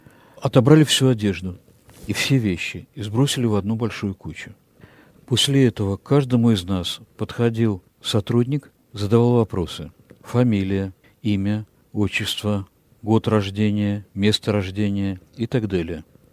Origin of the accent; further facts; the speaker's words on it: Grozny, Chechnya, Russia; born there; Я родился в городе Грозном, я еврей, и … не имею никакого отношения.